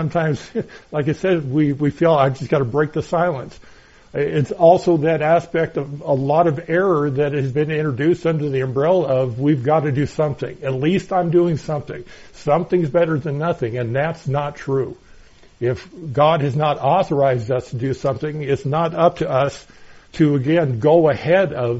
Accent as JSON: {"language": "English", "region": "Pacific Northwest", "country": "United States", "tie": "born or raised there", "also_born_or_lived": "Florida", "said": "I grew up in the Northwest. I know clouds. I know dark clouds and I know storm clouds. And then having lived in Florida for a couple of years"}